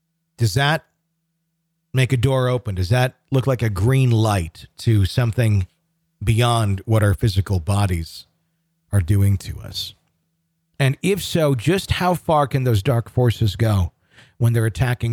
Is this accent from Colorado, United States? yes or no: yes; Denver, Colorado, United States; I'm from Denver, Colorado. I'm 30 years old, and I have three children.